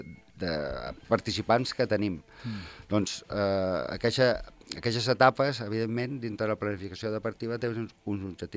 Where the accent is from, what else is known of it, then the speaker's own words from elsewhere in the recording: Ibiza, Balearic Islands, Spain; born there; Jo sóc pitiuso. jo he nascut a Eivissa, a Vila, però el papà és nascut a Formentera, per part de sa abuela, que eren de Cases Francisquetes, aquí a Sant Francesc